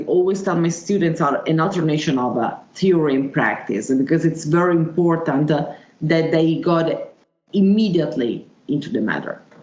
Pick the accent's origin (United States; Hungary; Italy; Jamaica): Italy; born there; English is a second language; I was born in Italy. I got a remote Slovenian origins and also remote German.